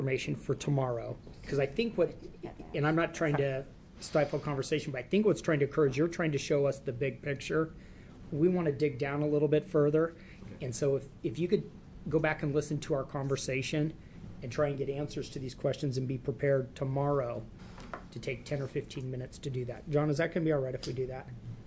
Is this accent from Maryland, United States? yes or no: no; Oregon, United States; I'm from Eastern Oregon. We use the term gals.